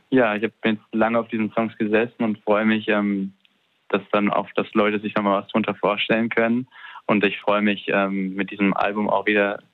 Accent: Zurich, Switzerland; now in Hamburg, Germany; Ich bin in der Schweiz aufgewachsen.

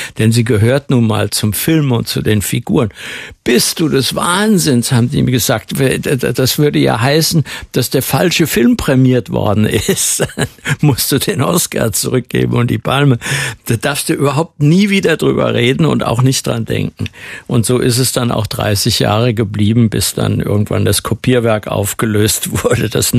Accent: Gdańsk, Pomeranian Voivodeship, Poland; die Adresse von der Straße in Danzig-Langfuhr, im Vorort von Danzig, wo ich aufgewachsen bin.

